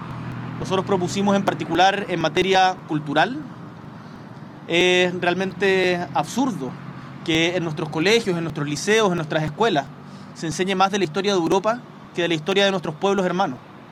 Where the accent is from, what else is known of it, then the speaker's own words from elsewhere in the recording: Chile; Nosotros como chilenos lo vivimos muy patentemente hace pocos meses